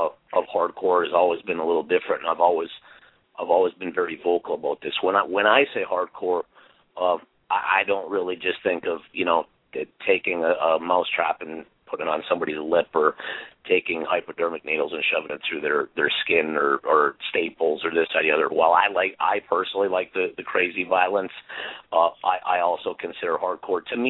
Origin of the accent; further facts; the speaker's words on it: Midwest, United States; very southern based, even though I grew up in the Midwest.